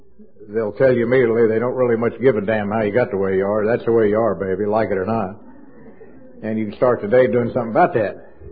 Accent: Louisville, Kentucky, United States; I'm an alcoholic. I come from Louisville, Kentucky

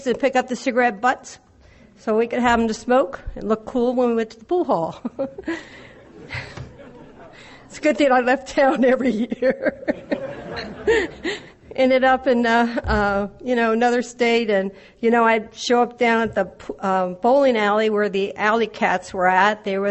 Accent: Delaware, United States; also born or lived in Nebraska; But I'm from Delaware. My father was a military person, and there's an Air Force base in Dover. So that's how I got to Delaware from Nebraska.

